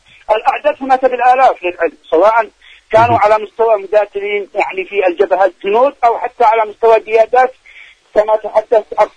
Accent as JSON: {"language": "Arabic", "country": "Yemen", "said": "أن يقفوا معنا كيمنيين، هذا لا خلاف فيه"}